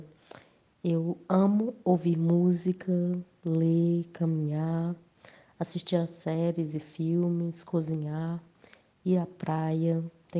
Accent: Ceará, Brazil; eu sou brasileira, cearense. Eu tenho 25 anos

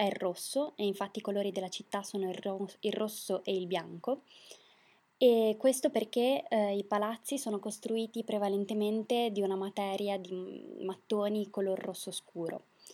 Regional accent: Bologna, Emilia-Romagna, Italy; Sono originaria di Bologna, che secondo me è una bellissima città

